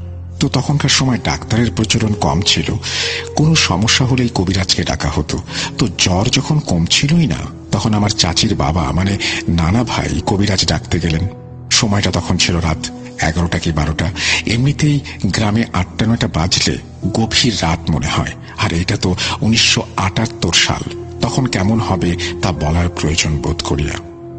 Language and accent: Bangla; Haimchar, Chittagong Division, Bangladesh; আমার বাড়ি চাঁদপুর জেলার হাইমচর থানায়।